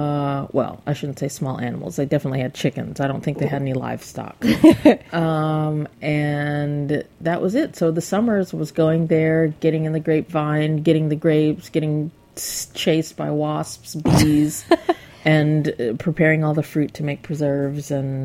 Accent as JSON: {"language": "English", "town": "Nashville", "region": "Tennessee", "country": "United States", "tie": "born or raised there", "moved": "as an adult", "said": "I grew up in Nashville, Tennessee, and I basically left home when I was 18. I did my undergraduate at Stanford."}